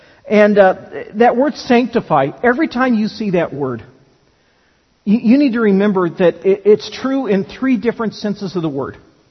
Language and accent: English; California, United States; I grew up in California in the late 60s and early 70s.